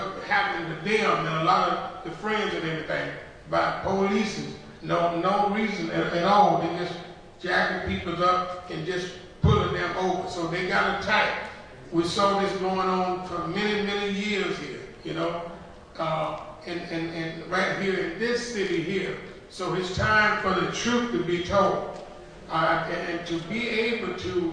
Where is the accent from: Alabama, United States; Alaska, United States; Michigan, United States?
Alabama, United States; Dothan; And the thing over here, right in my hometown, Dothan, Alabama, there they killed my cousin.